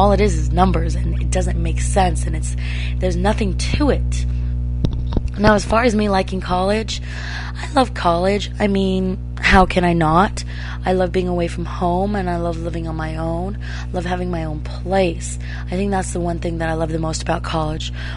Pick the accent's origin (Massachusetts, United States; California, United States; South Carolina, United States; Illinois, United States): California, United States; Simi Valley; So I'm like, I'm from San Fernando Valley, and they kind of understand it. It's not because I have anything against Simi